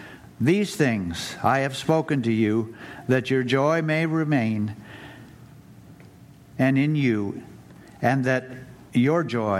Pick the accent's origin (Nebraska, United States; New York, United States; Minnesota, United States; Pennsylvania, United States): Minnesota, United States; And at the time, we were living up in northern Minnesota, my hometown, and we were burning firewood, lots of it.